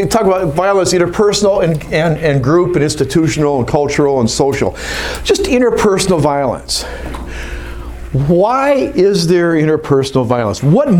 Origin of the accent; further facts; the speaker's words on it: Grand Rapids, Michigan, United States; I grew up in Grand Rapids